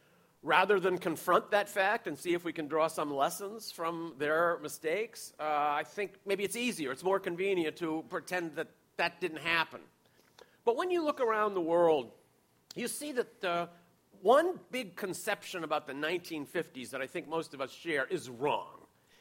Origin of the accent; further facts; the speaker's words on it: United States; Well, this was a little bit shocking to me as an American. It doesn't fit my self-image or my image of my country.